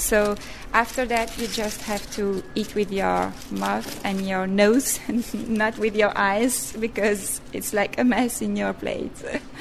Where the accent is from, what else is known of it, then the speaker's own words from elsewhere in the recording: Leuven, Flanders, Belgium; English is a second language; I'm from Belgium, a place called Leuven. Leuven is a big city, and there are a lot of pastry shops.